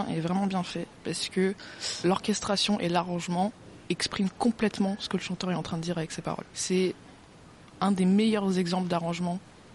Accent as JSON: {"language": "French", "town": "Vitry-sur-Seine", "region": "Île-de-France", "country": "France", "tie": "born or raised there", "said": "dans la maison dans laquelle j'ai grandi, qui est à Vitry-sur-Seine, donc qui était l'atelier d'artiste de mon père."}